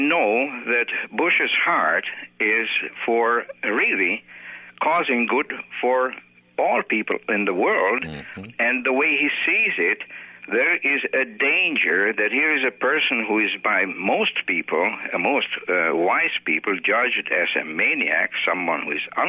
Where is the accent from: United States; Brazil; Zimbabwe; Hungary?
Hungary; I come from Europe, from Hungary, and I can read behind the lines where it is clear that you have to eliminate this.